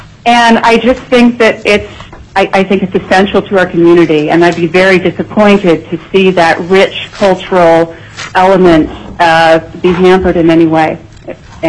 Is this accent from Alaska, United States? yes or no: yes; Anchorage, Alaska, United States; I grew up here in Anchorage